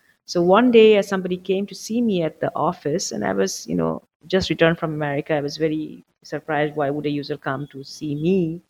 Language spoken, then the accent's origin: English; Bangladesh; English is a second language; moved away as an adult; now in United States; So I grew up in Bangladesh.